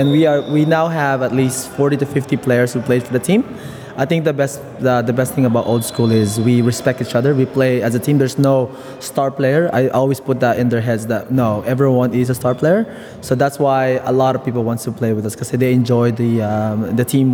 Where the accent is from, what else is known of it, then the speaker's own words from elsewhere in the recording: Philippines; now in Australia; as a Filipino kasi, we always find a way to play basketball, whether it's indoor or outdoor.